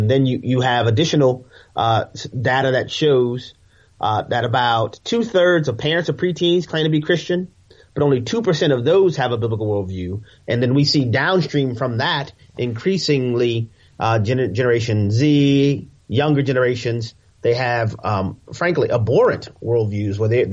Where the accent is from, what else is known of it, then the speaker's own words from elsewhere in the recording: New Orleans, Louisiana, United States; cities like my hometown of New Orleans, Louisiana